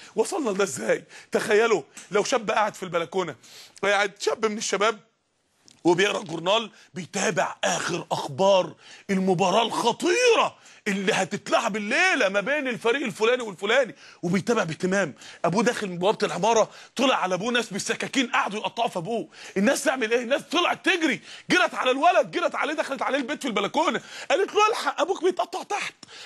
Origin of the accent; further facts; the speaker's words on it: Mansoura, Dakahlia, Egypt; إخوان الدعوة عندنا في المنصورة من يومين تقريبا